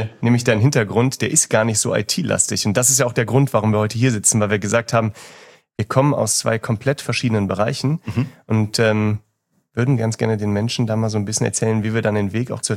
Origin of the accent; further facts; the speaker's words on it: Cologne, North Rhine-Westphalia, Germany; ich komme ursprünglich hier aus Köln